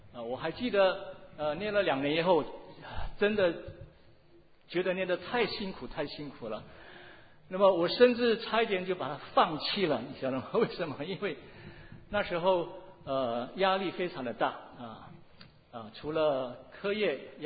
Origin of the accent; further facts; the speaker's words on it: Indonesia; moved away as an adult; now in United States; 让我从印尼来到美国，那念我的研究院就是要完成学位